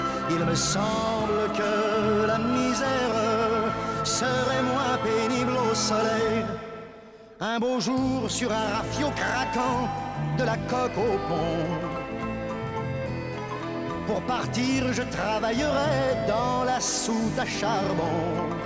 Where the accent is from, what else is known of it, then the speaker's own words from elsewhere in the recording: Catalonia, Spain; és allà d'on soc jo, que és tot el que és la serralada prelitoral, litoral catalana, i una miqueta més amunt a les muntanyes